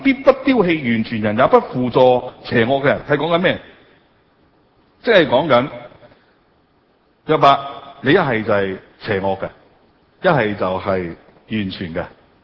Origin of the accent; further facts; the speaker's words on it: China; 我哋中國人唔俾人喊喎